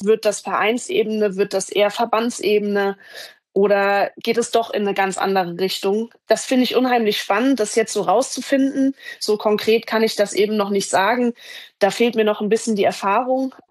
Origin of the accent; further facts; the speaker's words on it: Rhineland-Palatinate, Germany; moved away; ich würde gerne zurück nach Deutschland gehen und am allerliebsten so nah, wie es geht, an meine Heimat, die in Rheinhessen liegt, also in der Nähe von Mainz.